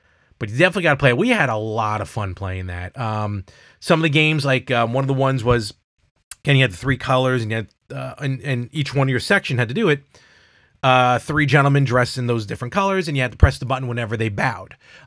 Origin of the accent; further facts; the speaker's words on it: Brooklyn, New York, United States; Not in the local arcades that I had, me and Anthony had, growing up in Brooklyn.